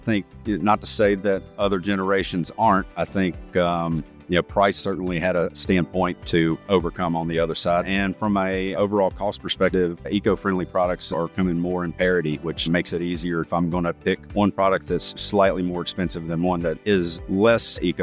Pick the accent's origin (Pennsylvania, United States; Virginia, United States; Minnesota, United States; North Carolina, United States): Virginia, United States; That's right, about an hour outside of that in southwestern Virginia.